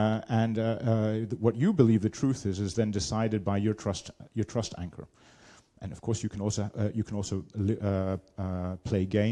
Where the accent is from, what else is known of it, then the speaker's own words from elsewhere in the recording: England, United Kingdom; I'm English. I'm English, but my mother's Austrian, lived in France.